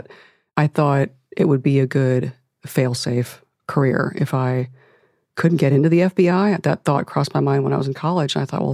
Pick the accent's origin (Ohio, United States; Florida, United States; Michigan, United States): Ohio, United States; Akron; I'm from Akron, Ohio, and Kent State's not too far away.